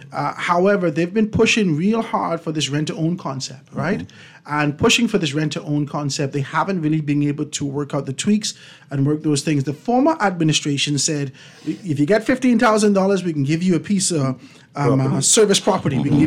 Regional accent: Grand Bahama, Bahamas; You know, I come from Grand Bahama and looking at the Princess Casino and Country Club

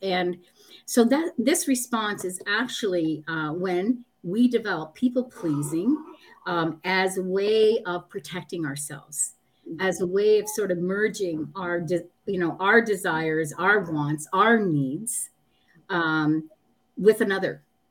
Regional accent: Canada; So I'm from Canada.

